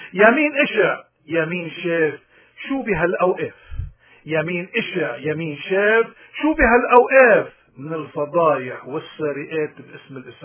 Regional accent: Lebanon; من هون ونحن منا أبدا بلبنان أو بالاقتراض كلبنانيين بجزر عايشين.

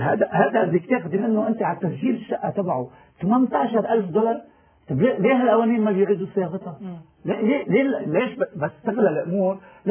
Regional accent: Lebanon; أنا اليوم ما بقول شيعي أنا لبناني انتقلت من شيعيتي للبنانيتي وهذا شيء بفتخر فيه

